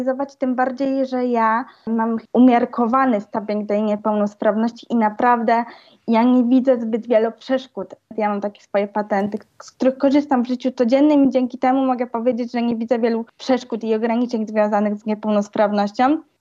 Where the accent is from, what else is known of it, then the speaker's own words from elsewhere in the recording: Łowicz, Łódź Voivodeship, Poland; now in Warsaw, Poland; Ja w ogóle sama mieszkam, teraz mam chłopaka, ale pochodzę z Łowicza. Jak wyjechałam do Warszawy